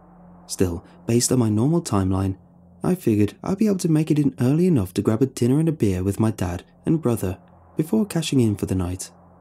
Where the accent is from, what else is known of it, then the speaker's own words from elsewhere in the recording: Erie, Pennsylvania, United States; before another hour north on I-79 to Erie, Pennsylvania, where I'm from.